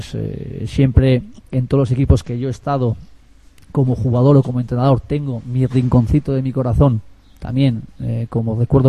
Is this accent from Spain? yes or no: yes; San Sebastián, Basque Country, Spain; Es verdad que él es de San Sebastián, de Donosti, igual que yo, soy guipuzcoano donde vivía, hoy vengo también de Donosti, prácticamente